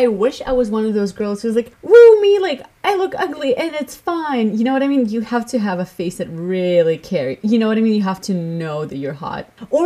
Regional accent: Latvia; English is a second language; This just reminds me of when I was growing up in Latvia, and, like, obviously all the Eastern European girls and, like, European, like, Latvian girls, they like to dress up a lot.

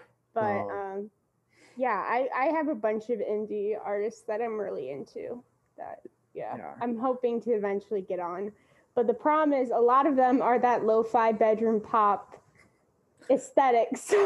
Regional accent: Missouri, United States; I grew up in Missouri and I remember just seeing in the art museum, there's just this ceiling made of blown glass.

